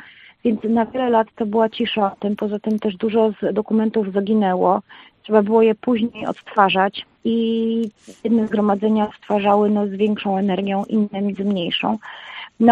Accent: Warsaw, Masovian Voivodeship, Poland; born there; jeżeli ja jestem urodzoną warszawianką pierwszego pokolenia, urodziłam się w Warszawie, kocham to miasto, mimo że mam takie, no po kądzieli jestem kresowianką i podlasianką po mieczu, natomiast Warszawę kocham.

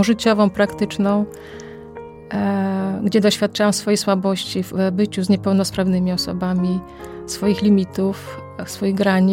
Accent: Sztum, Pomeranian Voivodeship, Poland; born there; Tak, w Sztum. To jest okolice Gdańska, Malbork.

